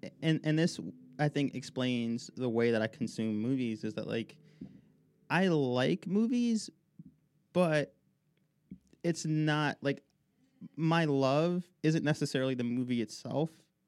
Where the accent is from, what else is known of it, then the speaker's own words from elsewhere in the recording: New Jersey, United States; I grew up in Sussex County. I grew up around here.